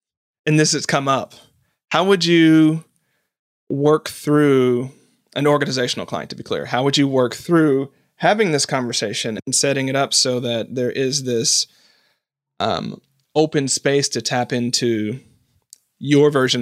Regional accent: the South, United States; I grew up in the South. I grew up as a Methodist

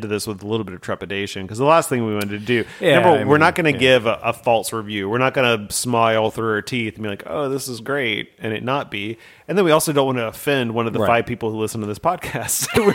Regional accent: Albany, Georgia, United States; I grew up in Daugherty County, which is where Albany, Georgia is.

